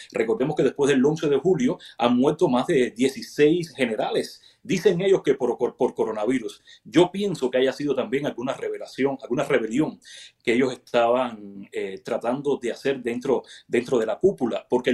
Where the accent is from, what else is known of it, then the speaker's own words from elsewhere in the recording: Cuba; Eso me demuestra a mí como cubano que ya estamos decididos por alcanzar la democracia, la libertad